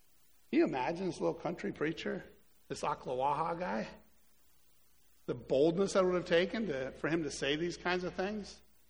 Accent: Ocala, Florida, United States; So now I say … I'm from Florida. It's a little city called Ocala.

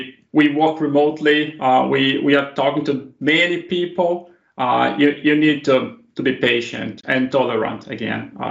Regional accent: Brazil; now in Germany; I am from Brazil, actually. So I have been living in Germany since 2010, but I am from Brazil, and I have been living in Germany, and now I work at a company from Finland.

